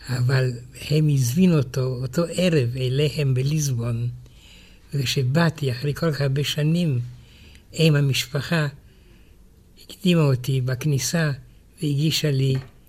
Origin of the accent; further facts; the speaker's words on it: France; כשהייתי ילד בצרפת, ידעתי עם שתי בנות פורטוגליות.